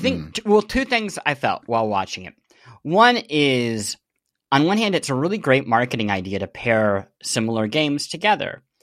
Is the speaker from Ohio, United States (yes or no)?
no; Kansas City, Missouri, United States; hey, I grew up around the Kansas City area during the emo scene